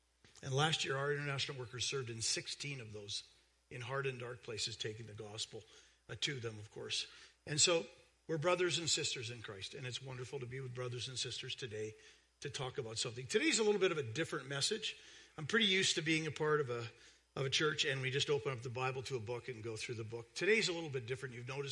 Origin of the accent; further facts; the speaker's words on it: Canada; also born or lived in United States; I moved to Canada when I was four. I was raised in the Canadian system. I am a dual citizen, but if I had a choice and a responsibility, I'm Canadian. I would choose Canada. I love Canada. I live in Calgary.